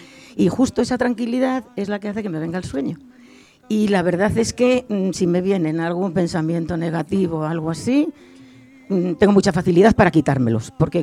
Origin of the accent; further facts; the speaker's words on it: Tinajas, Castilla-La Mancha, Spain; mi pueblo, que yo lo llevo en el alma, visualizo, mi pueblo se llama Tinajas, de la provincia de Cuenca, y visualizo sus calles.